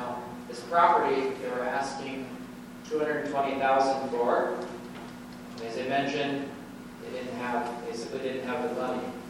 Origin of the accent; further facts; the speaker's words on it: Omaha, Nebraska, United States; I went to school at Omaha, I grew up in Omaha